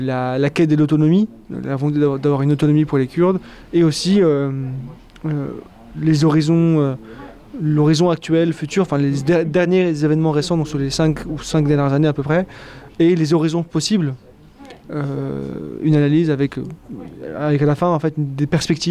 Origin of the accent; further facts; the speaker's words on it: Île-de-France, France; born there; Alors moi, je suis né en France, en région parisienne, et mes parents, eux, sont kurdes, originaires de la partie kurde de Turquie. Mon père est arrivé en France dans les années 80 et ma mère dans les années 90.